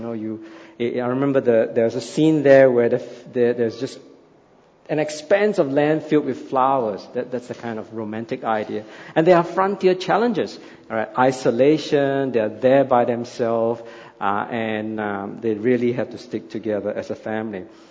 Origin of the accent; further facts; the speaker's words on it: Singapore; growing up in Singapore, I had no idea what a prairie is, right? Singapore is just a small island, no land, nothing.